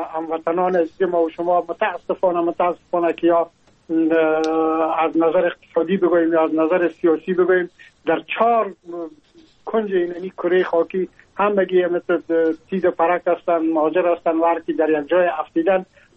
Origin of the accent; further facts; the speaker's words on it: Afghanistan; moved away as an adult; now in France; ما هم در جمع عموم مردم هایی بودم که از افغانستان بر آمدم و تقریبا این 3.5 سال میشه که من در فرانسه زندگی میکنم